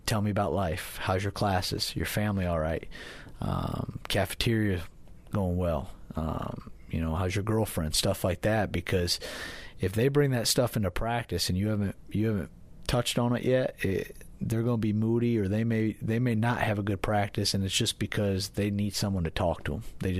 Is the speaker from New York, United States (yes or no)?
yes; New York, United States; I grew up in New York, and I'm actually going there this weekend.